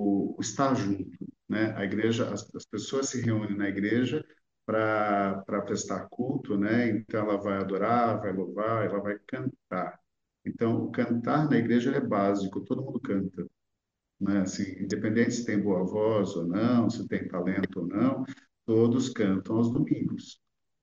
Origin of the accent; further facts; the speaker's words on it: Santos, São Paulo, Brazil; born there; meu pai é alagoano, de origem alagoana, minha mãe é mineira, mas nós nascemos todos em Santos, os filhos, né?